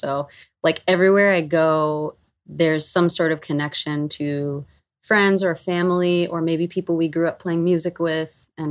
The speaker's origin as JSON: {"language": "English", "region": "Mississippi", "country": "United States", "tie": "born or raised there", "also_born_or_lived": "Nashville", "said": "because my actual memories of growing up in Mississippi, it's not like they're all doom and gloom"}